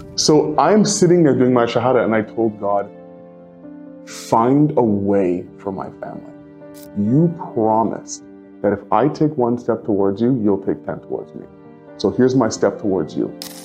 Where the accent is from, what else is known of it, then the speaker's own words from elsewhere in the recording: Toronto, Ontario, Canada; born there; And so I was born in Toronto, Ontario. And into a very practicing non-denominational Christian family.